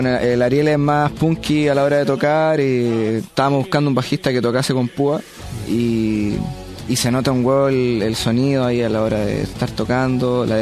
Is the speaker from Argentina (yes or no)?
no; Chile; now in Madrid, Spain; Yo soy chileno, sí.